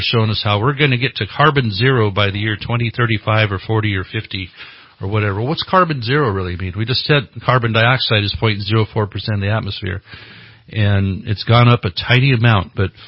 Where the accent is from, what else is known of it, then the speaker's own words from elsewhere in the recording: California, United States; So of the six different entities as a Californian, especially if you're a conservative or you just want government to be held in check